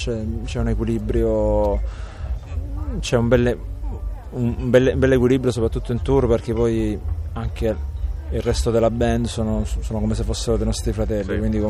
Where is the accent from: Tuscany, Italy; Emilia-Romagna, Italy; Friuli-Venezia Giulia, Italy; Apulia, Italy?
Apulia, Italy; Quindi noi veniamo dalla provincia di Lecce